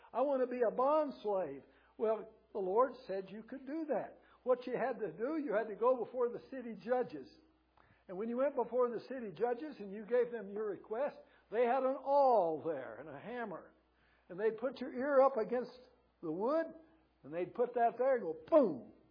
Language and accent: English; Kentucky, United States; born or raised there